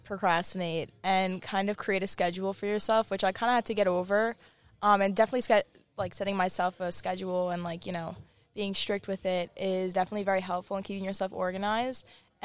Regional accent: New York, United States; I've been to a lot of the Stony Brook games because I'm from Long Island, and it's obviously, you know, right around the corner.

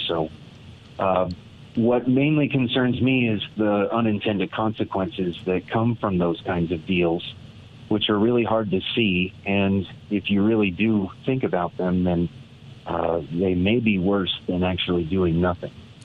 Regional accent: Niwot, Colorado, United States; I was raised in the Niwot area, so I'm familiar with that business park where Crocs has been thriving.

